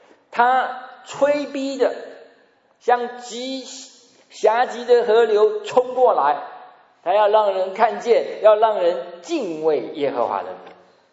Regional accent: Wuhan, Hubei, China; 上个月，武汉，我的老家，淹没了一大片。

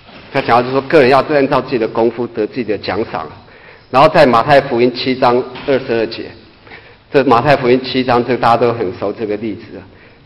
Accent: China; 我们中国人就是常会有觉得是埋头苦干

